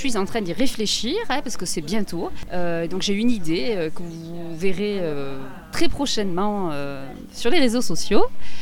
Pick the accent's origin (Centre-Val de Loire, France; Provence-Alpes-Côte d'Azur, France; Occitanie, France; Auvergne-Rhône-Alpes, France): Auvergne-Rhône-Alpes, France; Aurillac; Alors oui, je suis du Cantal, je suis d'Aurillac.